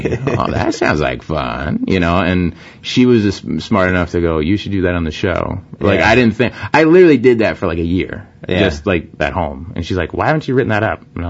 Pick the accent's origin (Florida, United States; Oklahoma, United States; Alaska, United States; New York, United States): Oklahoma, United States; Thunder. I'm from Oklahoma.